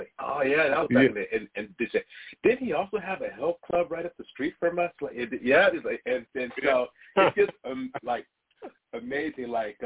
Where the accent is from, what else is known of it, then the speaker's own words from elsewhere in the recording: Cleveland, Ohio, United States; now in Seattle, United States; I came out to Seattle from the Midwest, from Cleveland, in the early 90s, heyday of Seattle.